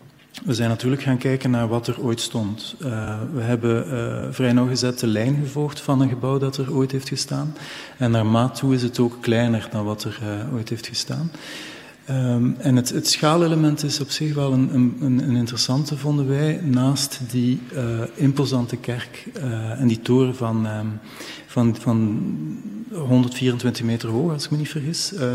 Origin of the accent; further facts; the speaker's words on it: Bruges, Flanders, Belgium; Ik ben zelf Bruggeling en ik heb het ook altijd zo gevoeld.